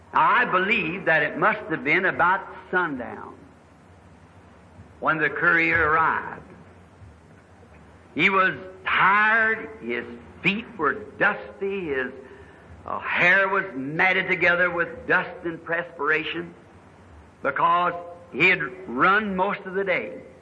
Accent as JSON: {"language": "English", "region": "the South", "country": "United States", "said": "I'm a Southerner, slow to begin with."}